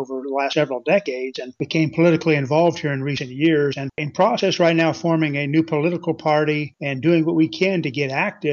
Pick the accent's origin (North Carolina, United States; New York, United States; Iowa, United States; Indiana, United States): Iowa, United States; And I was from Iowa.